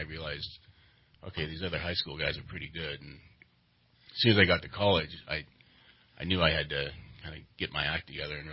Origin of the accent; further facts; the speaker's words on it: Redding, California, United States; Yeah, so I grew up in Redding, went to Enterprise High School, and graduated in 2001.